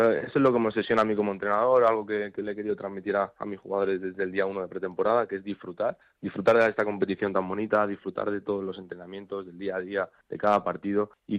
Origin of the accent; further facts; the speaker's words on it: Valdemoro, Community of Madrid, Spain; defendiendo al club de mi pueblo. Y bueno, y esperemos que sigamos tirando para arriba y que se siga escuchando Valdemoro en el fútbol madrileño.